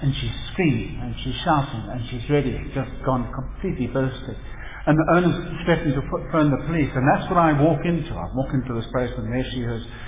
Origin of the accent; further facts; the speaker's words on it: Zimbabwe; they're from Zimbabwe, which is my hometown, so I have a bit of a soft spot for them immediately.